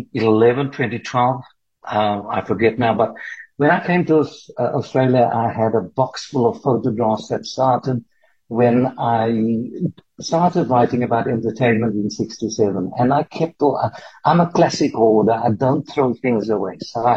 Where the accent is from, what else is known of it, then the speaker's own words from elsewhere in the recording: Cape Town, Western Cape, South Africa; born there; The first thing I do when I get to Cape Town and I get wheels, I go up to where I was born in Newlands